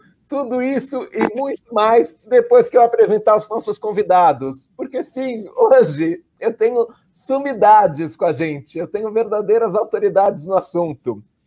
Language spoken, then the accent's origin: Portuguese; Cuba; Portuguese is a second language; Lembra que eu sou cubana, não deixa isso muito complicado, não.